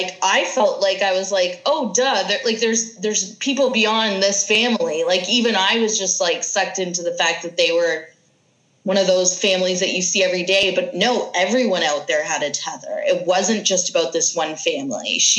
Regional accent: Canada; as a Canadian, and I don't speak for all Canadians

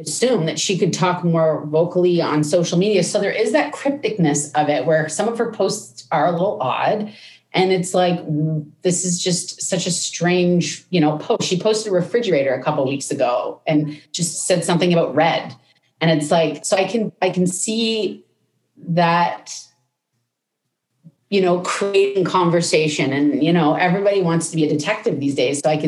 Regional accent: Nova Scotia, Canada; sometimes when I go back to home in Nova Scotia, I'll talk a little bit more like I'm from the East Coast.

